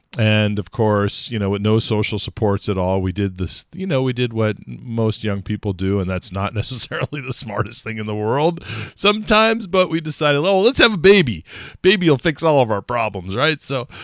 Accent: California, United States; my wife is from Germany and I'm from California, and we had our first really big adventure away from both of our homes going on.

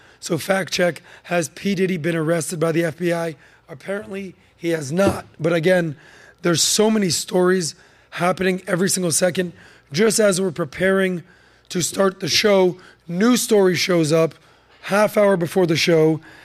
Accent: Miami Beach, Florida, United States; I live 5 minutes from there. I grew up in Miami Beach.

